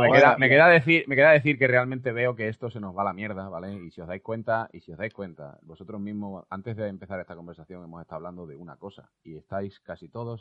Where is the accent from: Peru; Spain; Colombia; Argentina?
Spain; yo siendo español